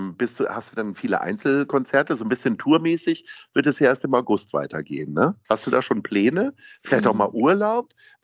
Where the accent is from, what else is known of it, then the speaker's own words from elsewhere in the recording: Hanover, Lower Saxony, Germany; Ich als Hannoveraner habe ja immer ein bisschen Schwierigkeit mit dieser Stadt.